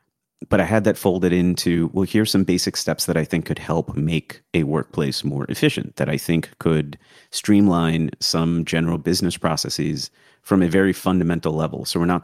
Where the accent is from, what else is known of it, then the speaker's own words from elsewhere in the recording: India; So I grew up in India.